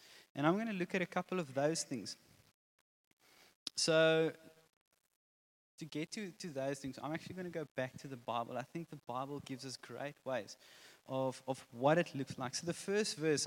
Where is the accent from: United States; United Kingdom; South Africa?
South Africa; first language Afrikaans; English is a second language; I'm Afrikaans. So the fact that I'm speaking English this morning is a miracle in itself already.